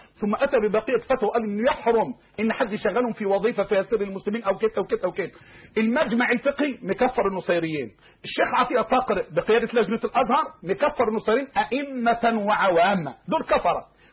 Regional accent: Egypt; يعني أهل العلم عندنا في مصر على قولين

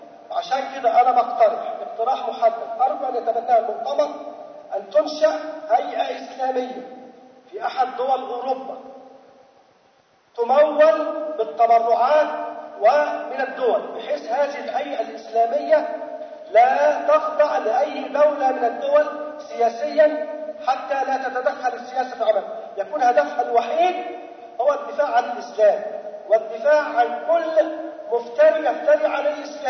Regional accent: Egypt; فحضر مثلا بسيط في إجازة كاتب عندنا في مصر

